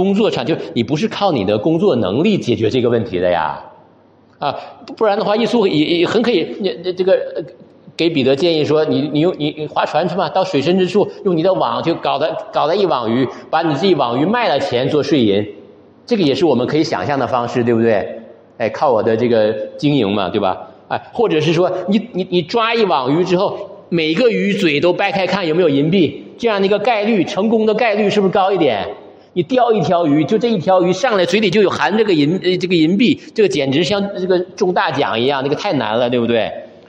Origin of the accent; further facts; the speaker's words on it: Shenyang, Liaoning, China; 我老家在沈阳